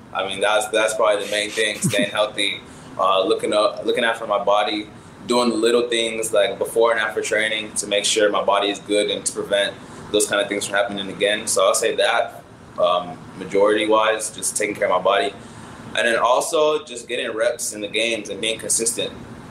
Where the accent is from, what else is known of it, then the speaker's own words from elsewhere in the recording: Atlanta, Georgia, United States; I just love representing my hometown. I'm playing with Atlanta